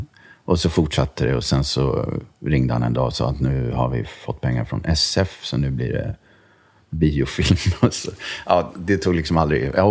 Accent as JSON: {"language": "Swedish", "town": "Linköping", "region": "Östergötland", "country": "Sweden", "said": "Ja, vi är från Linköping båda två, kan man ju säga. Då. Även om det inte hörs så himla mycket."}